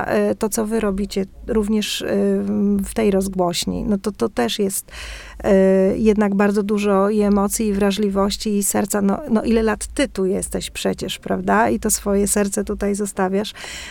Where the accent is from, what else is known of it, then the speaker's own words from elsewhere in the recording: Włocławek, Kuyavian-Pomeranian Voivodeship, Poland; Ja nie mam wspomnień z Olsztynem z młodości, bo pochodzę z Włocławka.